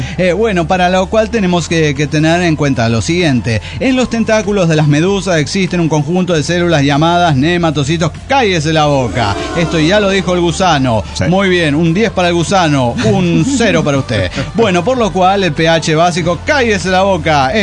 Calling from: Mexico City, Mexico; de Ciudad de México.

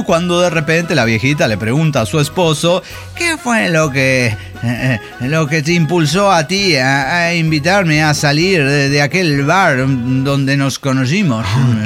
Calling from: Chihuahua, Mexico; de Chihuahua.

